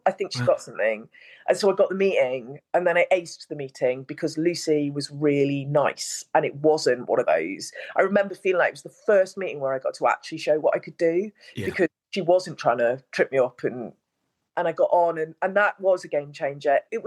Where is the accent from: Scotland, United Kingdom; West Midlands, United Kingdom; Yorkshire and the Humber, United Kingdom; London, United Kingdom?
West Midlands, United Kingdom; Stoke-on-Trent; My dad was a head teacher. You know, I'm just from Stoke.